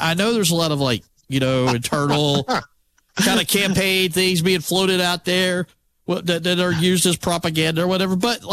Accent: Birmingham, Alabama, United States; I mean, growing up in the Birmingham suburbs

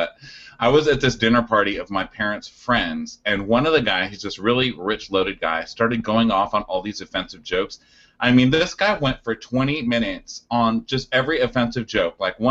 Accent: Texas, United States; But guess what? I'm from Texas.

